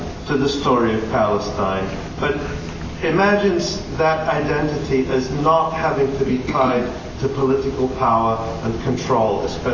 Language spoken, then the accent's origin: English; Belgium; And I grew up in Belgium, and I know it very well just how bitter the ethnic linguistic divide is in Belgium.